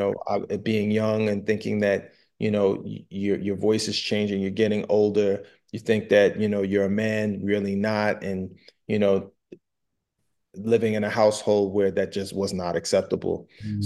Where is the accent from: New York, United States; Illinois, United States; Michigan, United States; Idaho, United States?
New York, United States; So, growing up in Long Island, like, where typically, the culture of hip hop was more relegated towards the boroughs